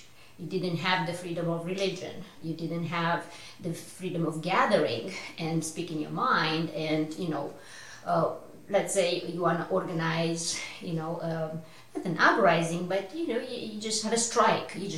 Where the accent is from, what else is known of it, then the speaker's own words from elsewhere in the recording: Romania; So, communist Romania, when I grew up in Romania, things in the beginning were quite bearable, let's call it.